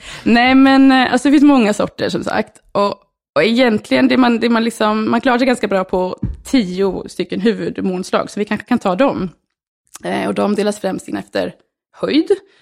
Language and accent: Swedish; Norrköping, Östergötland, Sweden; Visserligen född och uppväxt i Norrköping